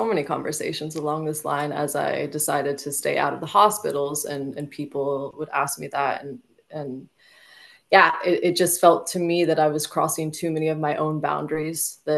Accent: United States; now in Denmark; I am from the States, but I live in Denmark.

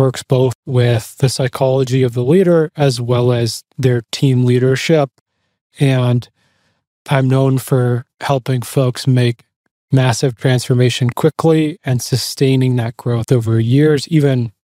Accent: Ottawa, Ontario, Canada; also born or lived in Boston / Western Canada; so I'm from Canada. My whole life up to literally 2 years ago, I lived somewhere where there was snow. You know, I'm from Ottawa.

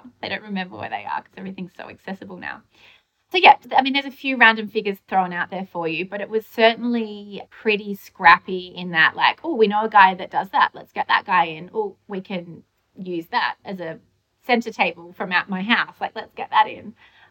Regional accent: Australia; which as an Australian, we do not do Starbucks. So that was it. So yes, it was like a new coffee shop. It was really like homegrown and chill and like not corporate-y. It was like the coffee that we get in Melbourne.

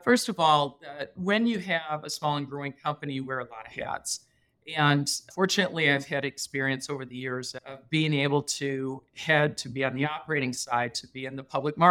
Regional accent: Midwest, United States; I grew up in the Midwest, it was becoming a very difficult environment to grow a business.

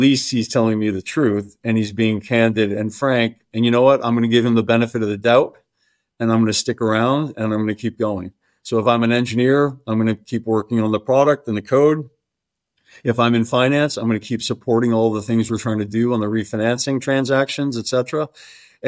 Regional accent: Worcester, Massachusetts, United States; I grew up in Massachusetts. I grew up in a city called Worcester, Massachusetts.

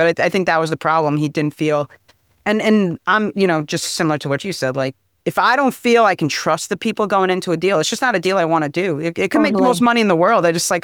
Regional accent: New York, United States; I'm from Long Island, so Islanders.

